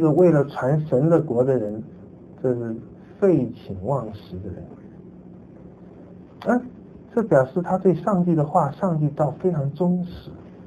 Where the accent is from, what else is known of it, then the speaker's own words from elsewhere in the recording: Taiwan; 我们台湾人比较迷信点